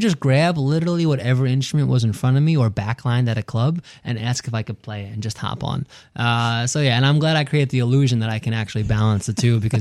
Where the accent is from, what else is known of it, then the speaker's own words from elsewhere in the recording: Queens, New York, United States; It had to be just driving around Queens and Long Island with my dad growing up in New York and listening